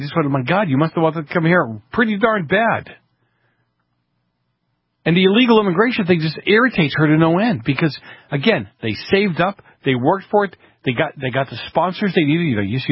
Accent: Boston, Massachusetts, United States; Look, when I grew up in Boston, August was the month of feasts.

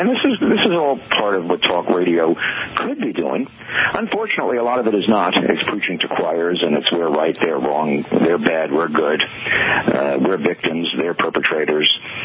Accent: United States; And because they're Chinese and we're American.

